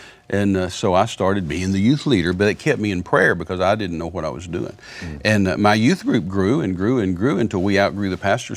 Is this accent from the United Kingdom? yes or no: no; Midland, Texas, United States; And I had taken a leave because I'm from Midland originally.